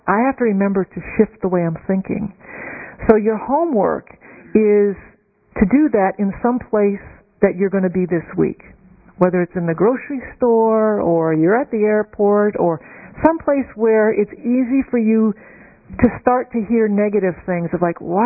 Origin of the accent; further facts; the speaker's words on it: New Orleans, Louisiana, United States; So I've taught this and used some of these meditations in my hometown of New Orleans.